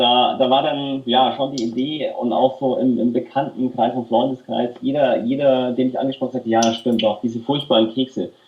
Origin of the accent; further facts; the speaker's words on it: Nuremberg, Bavaria, Germany; Ich bin in Nürnberg aufgewachsen